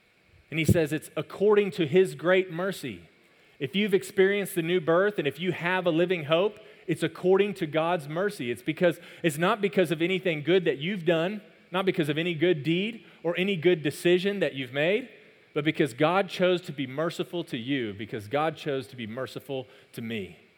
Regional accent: Texas, United States; born there; When I was born in Texas. I was born in the United States. I'm a citizen here.

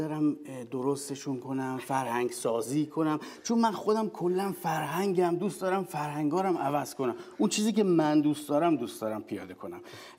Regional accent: Iran; از ایران کوبیدم اومدم اینجا

